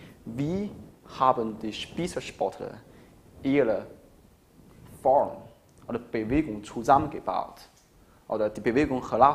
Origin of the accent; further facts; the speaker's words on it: China; German is a second language; now in Bayreuth, Germany; Ich komme aus China. Ich promoviere in Bayreuth Uni.